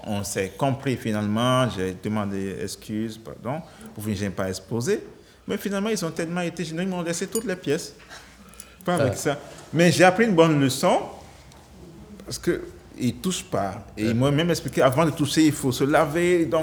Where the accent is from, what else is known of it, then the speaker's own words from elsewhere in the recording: Benin; parce que je suis béninois, là, c'est que je viens du Bénin